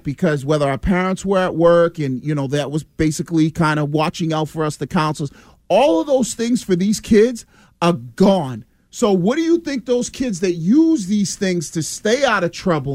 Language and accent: English; Boston, Massachusetts, United States; I was one of those kids growing up in Boston, right?